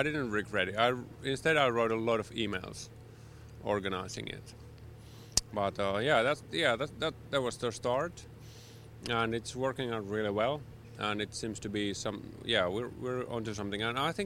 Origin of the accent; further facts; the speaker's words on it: Helsinki, Uusimaa, Finland; English is a second language; I'm from Helsinki.